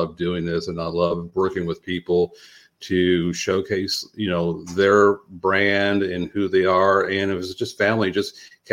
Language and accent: English; Midwest, United States; I'm originally from the Midwest, where I used to grow tea roses.